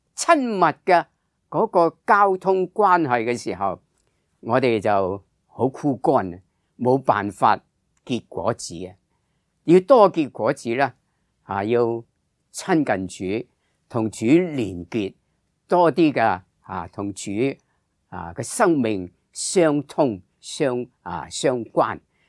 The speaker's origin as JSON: {"language": "Chinese", "region": "Guangdong", "country": "China", "said": "我们广东人呢，就叫做葡提子。"}